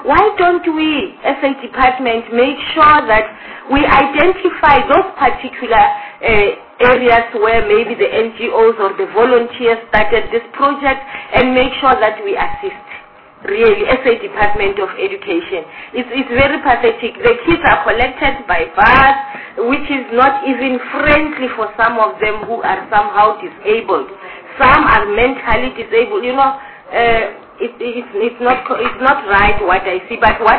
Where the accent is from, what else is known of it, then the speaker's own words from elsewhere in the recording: Mpumalanga, South Africa; I come from Mpumalanga